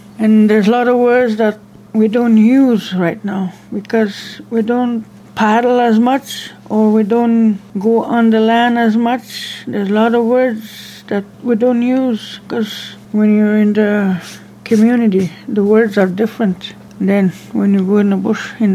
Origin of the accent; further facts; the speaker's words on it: Rapid Lake, Quebec, Canada; I'm from Rapid Lake, also known as Taganik. And we are known as Algonquins of Barry Lake and the people.